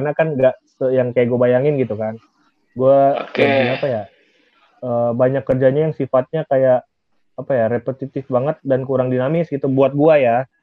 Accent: Jakarta, Indonesia; Iya, aku asli Jakarta.

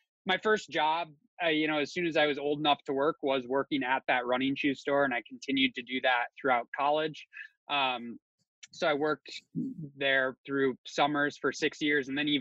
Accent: Michigan, United States; The place that I grew up hanging out was the running shoe store in town. I'm from Northern Michigan.

